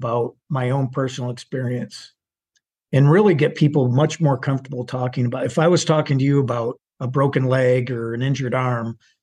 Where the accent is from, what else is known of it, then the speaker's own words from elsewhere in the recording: Saginaw, Michigan, United States; My background is I grew up in Michigan, Saginaw, Michigan, went to Michigan State University.